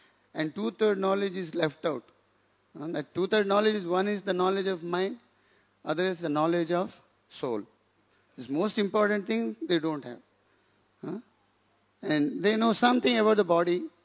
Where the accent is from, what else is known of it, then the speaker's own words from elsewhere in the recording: India; and we India, it is very sad to say